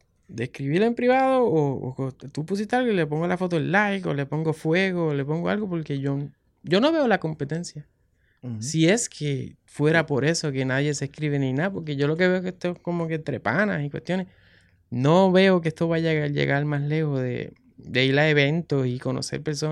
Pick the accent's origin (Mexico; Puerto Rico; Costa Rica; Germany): Puerto Rico; Bayamón; si yo soy de Bayamón, pues he intentado como que dejar bien claro que salgo de Bayamón